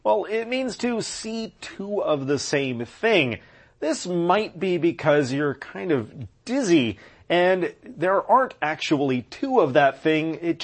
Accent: California, United States; And in my home state of California, there is a big garlic festival every year.

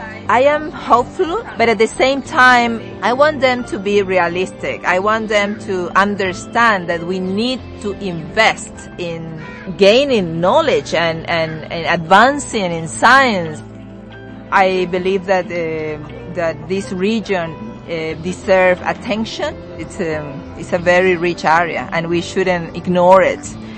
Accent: Bolivia; now in Oman; I am originally from Bolivia, but I am here in Oman working as a professor

